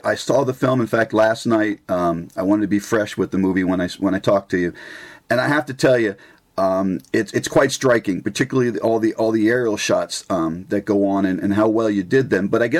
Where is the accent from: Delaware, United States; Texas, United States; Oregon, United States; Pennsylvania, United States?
Pennsylvania, United States; Reading; I'm from Reading, Pennsylvania. We used to have a tremendous air show when I was a kid there.